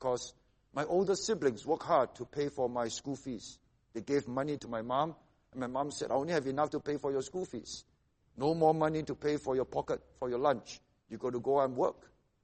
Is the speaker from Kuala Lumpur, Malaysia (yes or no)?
no; Seremban, Negeri Sembilan, Malaysia; also born or lived in Singapore; All of us, all nine of us, were born in Singapore. But we grew up in Seremban because my dad was a member of parliament in Seremban in the 1960s and 70s, where we were all growing up. Live in a very big house.